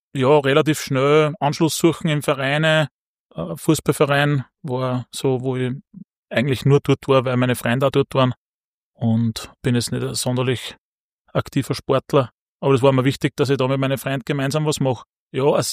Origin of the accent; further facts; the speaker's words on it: Gunskirchen, Upper Austria, Austria; Ja, also ich komme aus Gunskirchen in der Nähe von Wels und bin dort aufgewachsen und lebe dort seit jetzt 38 Jahren.